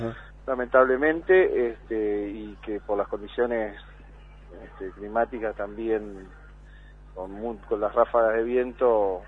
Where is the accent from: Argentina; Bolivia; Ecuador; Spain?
Argentina; Patagonia; si bien somos de la Patagonia y estamos acostumbrados a los vientos